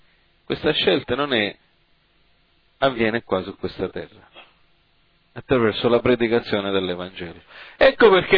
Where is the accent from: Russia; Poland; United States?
United States; Italian is a second language; io vengo dall'America ed è plausibile che io abbia problemi, non è la mia lingua, non è il mio linguaggio